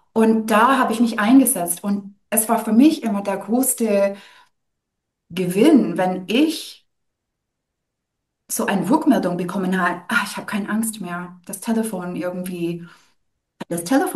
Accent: Canada; German is a second language; Ich bin ja natürlich nicht deutsch. Das hört man vielleicht ein bisschen. Ich komme aus Kanada.

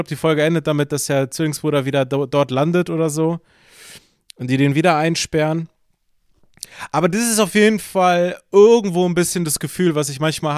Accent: Berlin, Germany

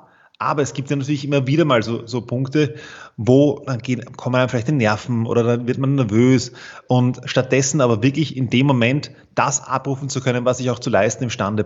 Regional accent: Vienna, Austria; ich bin aus Wien, so wie du.

